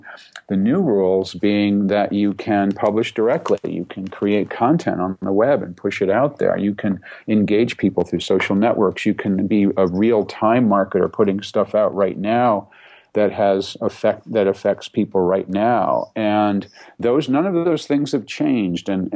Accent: Boston, Massachusetts, United States; I'm from Boston, just south of New Hampshire

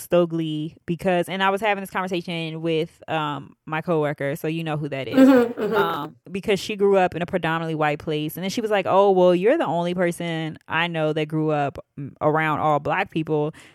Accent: Maryland, United States; And so me, I'm obviously Puerto Rican. So no matter where I grew up in Maryland, I've always been the only, or like one of two, Spanish

